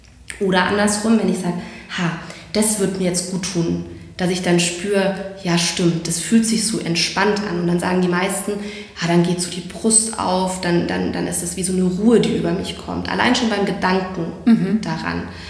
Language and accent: German; Munich, Bavaria, Germany; will ich als Münchner Grantler hier durchs Leben gehen